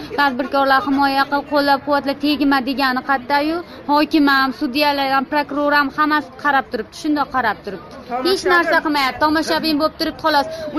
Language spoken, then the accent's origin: Uzbek; Asaka, Andijan Region, Uzbekistan; Andijondan kelganman, Asaka tumanidan